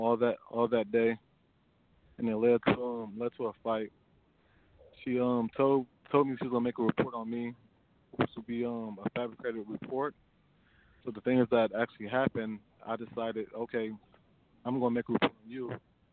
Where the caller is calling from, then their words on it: Detroit, Michigan, United States; I'm calling from Detroit.